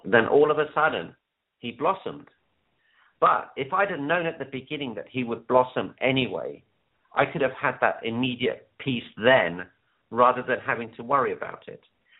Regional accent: India; So, for example, as an Indian, we're all very keen for our children to get great grades.

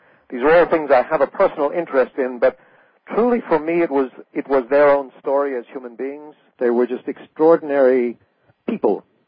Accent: Nebraska, United States; So I knew that was this woman from my hometown, but I had not a clue as to who she was or what she had done. But I filed it away in my head and thought, well, the next time I go back out to Nebraska

